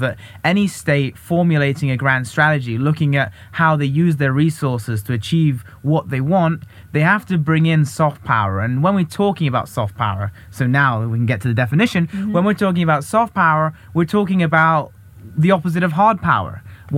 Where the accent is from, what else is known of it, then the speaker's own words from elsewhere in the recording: United Kingdom; born there; the UK, which, as you can tell from my accent, is the country where I was originally born.